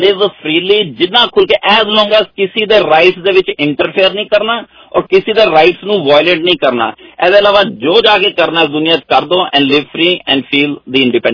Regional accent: Punjab, India; ਮੈਂ ਇੰਡੀਅਨ ਹੈਗਾ ਮੈਂ ਪੰਜਾਬੀ ਹੈਗਾ ਮੈਂ ਸਿੱਖ ਹੈਗਾ

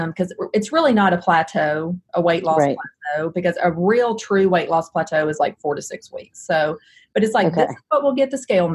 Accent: the South, United States; I mean, I'm from the South, so it's like, just God bless that brain.

